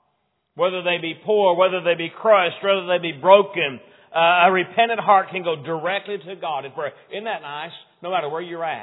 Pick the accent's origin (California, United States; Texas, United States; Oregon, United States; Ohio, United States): Texas, United States; And I pastored up in Colorado for about 4 years. And I called it the mission field because I'm from Texas.